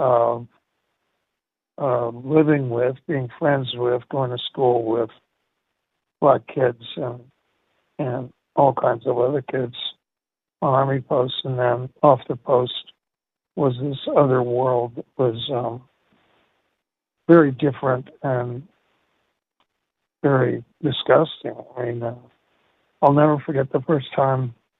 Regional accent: the South, United States; I grew up in the South on army posts, which meant that that I went to integrated schools

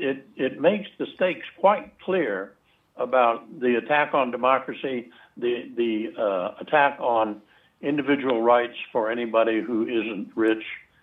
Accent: the South, United States; And, you know, I grew up in the South. I know how these people think about it.

